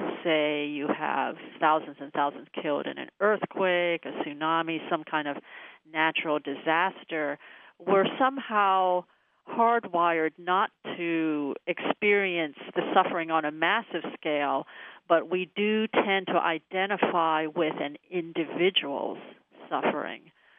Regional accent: California, United States; I grew up in Southern California in a family that ate animals

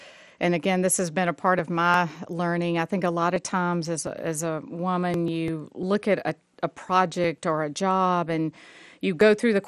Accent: McDonough, Georgia, United States; growing up in McDonough, Georgia, he worked in Atlanta for Southern Railway at the time

